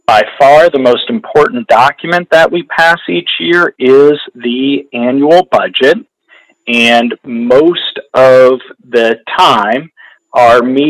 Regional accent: Bethesda, Maryland, United States; now in Decatur, United States; I grew up in Bethesda, Maryland, and spent time in Ohio and Mississippi, Iowa, North Dakota, and Illinois, and I have lived in Decatur since 2005.

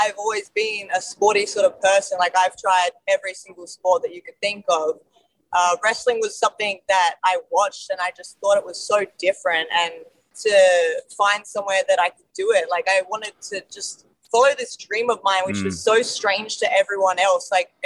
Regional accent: Adelaide, South Australia, Australia; Yeah, I mean, Adelaide girl right here. I grew up in Henley Beach South.

